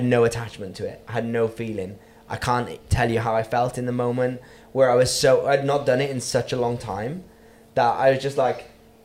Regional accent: Wales, United Kingdom; Yeah, progress. I'm Welsh.

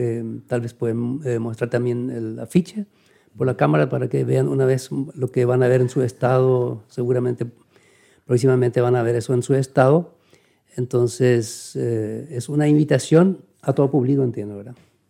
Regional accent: Chaco, Paraguay; La mayoría de los que somos chaqueños sabemos de qué hablamos.

